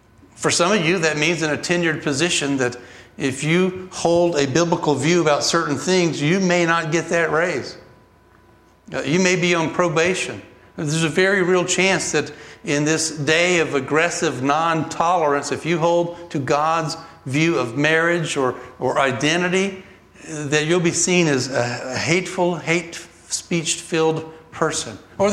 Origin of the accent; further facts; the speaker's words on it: Atlanta, Georgia, United States; I grew up in Atlanta. I like grits with eggs and cheese on them.